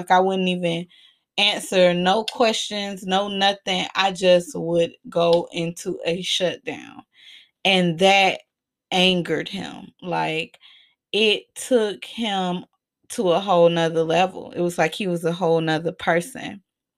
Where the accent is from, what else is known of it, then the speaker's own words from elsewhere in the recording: Miami, Florida, United States; Mind you, I'm from Miami, so I'm used to maintenance.